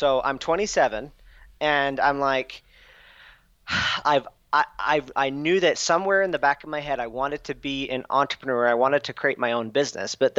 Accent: Utah, United States; moved away as an adult; But I'm from Utah and I wanted to just do something to shake my normal.

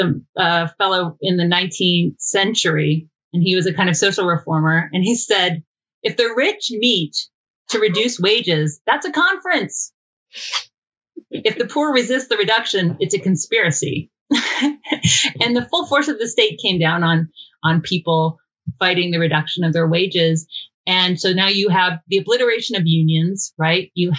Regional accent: Georgia, United States; Let's be clear, even though we're both from Georgia.

